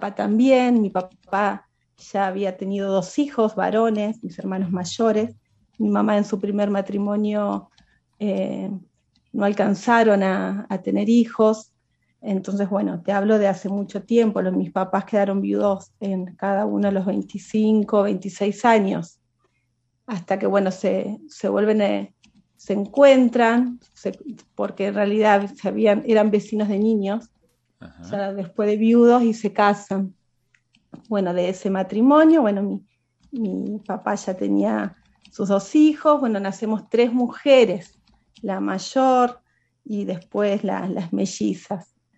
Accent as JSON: {"language": "Spanish", "town": "Paraná", "region": "Entre Ríos", "country": "Argentina", "tie": "born or raised there", "said": "nací en Paraná, bueno, en la provincia de Entre Ríos. Bueno, nací, tengo 38 años, así que bueno, muy pronto va a cumplir 39. Y bueno, siempre he vivido en Paraná"}